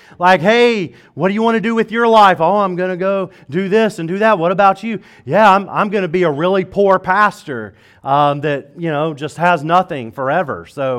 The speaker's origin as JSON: {"language": "English", "region": "Deep South", "country": "United States", "tie": "born or raised there", "said": "growing up in the Bible Belt in Deep South, I actually saw it the opposite way"}